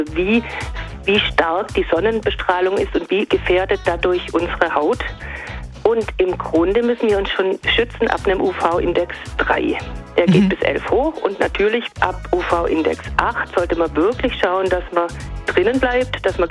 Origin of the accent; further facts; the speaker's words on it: Baden-Württemberg, Germany; Und ich muss sagen, als Schwäbin